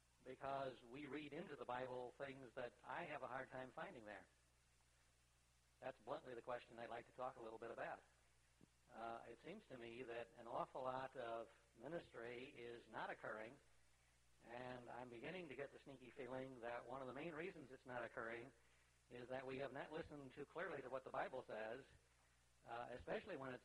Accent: Nebraska, United States; Now, I grew up out in Nebraska. I think every 25 miles there was a pony track.

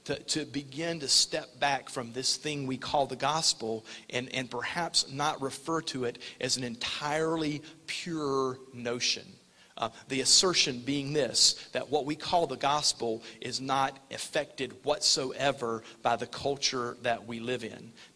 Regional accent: the South, United States; And of course, as a Southerner, this is like a 6-inch putt, because in every pulpit in my town, segregation was defended until the late 60s to early 70s

